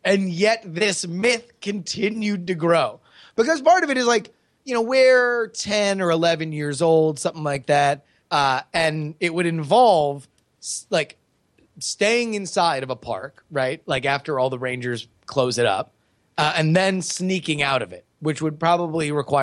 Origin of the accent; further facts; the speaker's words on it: Florida, United States; within like a minute and a half walking distance from where I grew up in South Florida.